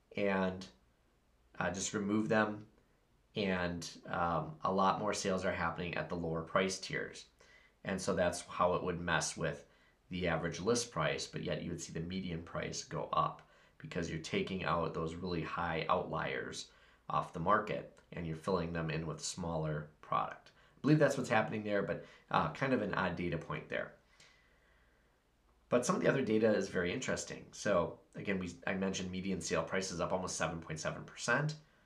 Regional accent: Wisconsin, United States; here in my home state of Wisconsin and also my local area.

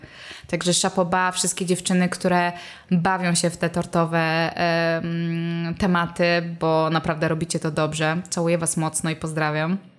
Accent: Kędzierzyn-Koźle, Opole Voivodeship, Poland; Ja z Kędzierzyna Koźla. Z Opolszczyzny.

